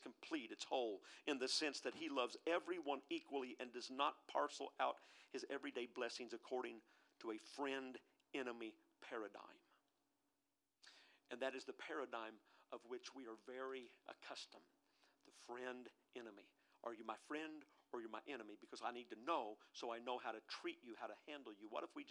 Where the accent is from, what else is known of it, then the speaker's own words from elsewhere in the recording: United States; Before I'm an American, I am a Christian.